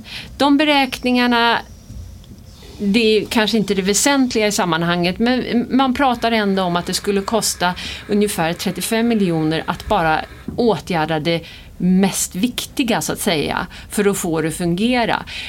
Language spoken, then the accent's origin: Swedish; Tyresö, Stockholm County, Sweden; och är Tyresöbo. Jag är uppvuxen i Tyresö, född och uppvuxen här. Mamma och pappa flyttade hit när det var nybyggt och jag var på G så att säga.